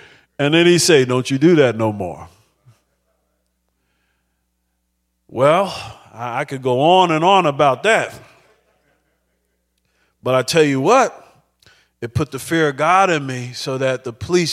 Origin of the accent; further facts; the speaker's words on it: New Jersey, United States; I was raised in New Jersey, but I was raised by a Southern gentleman from Albany, Georgia.